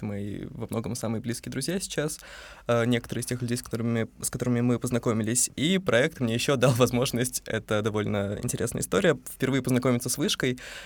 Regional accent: Chelyabinsk Oblast, Russia; я из Челябинской области махнул на автобусе 10-часовом или больше в Пермский кампус

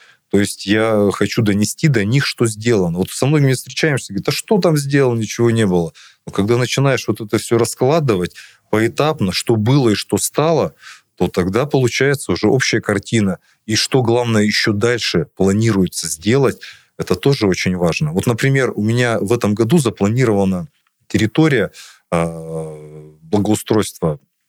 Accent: Irkutsk, Irkutsk Oblast, Russia; Я иркутянин, и все надо смотреть комплексно.

